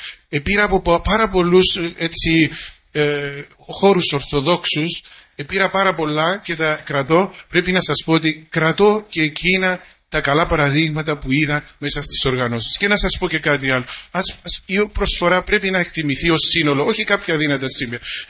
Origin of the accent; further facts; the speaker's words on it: Cyprus; είμαι ιερέας της Ρωσικής Εκκλησίας στην Κύπρο. Είμαι Κύπριος, αλλά επειδή γνωρίζω τη γλώσσα